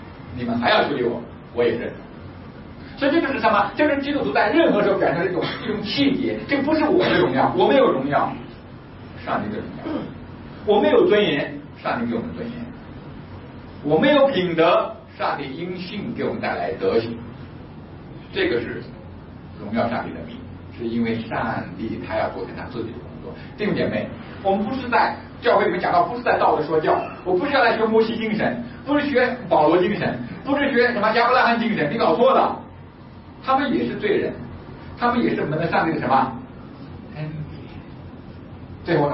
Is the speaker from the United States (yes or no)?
no; China; born there; 但是神却让我生在中国，我认为让我在中国做自由公民